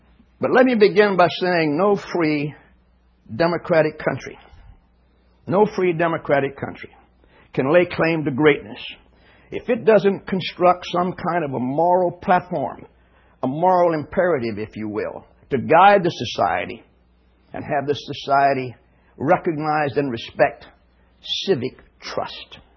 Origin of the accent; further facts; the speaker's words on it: Houston, Texas, United States; When I was a small boy growing up in Houston, Texas, growing up Catholic and the grandson of Sicilian peasants, in a part of Texas that was the Bible Belt, where there were very few Catholics